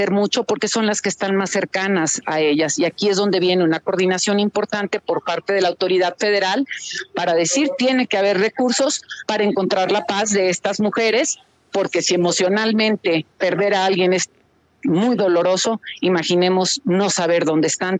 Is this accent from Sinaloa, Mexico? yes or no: yes; Sinaloa, Mexico; yo vengo de un estado jornalero, vengo de Sinaloa